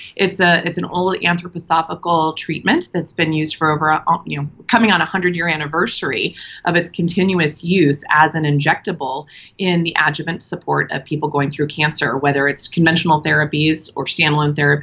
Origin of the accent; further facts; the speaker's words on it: Kansas, United States; I grew up in Kansas, and nobody knew anybody with cancer then.